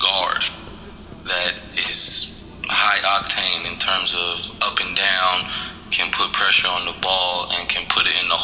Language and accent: English; Las Vegas, Nevada, United States; now in Canada; because I'm from Vegas, and coming to Canada, it's a tundra out here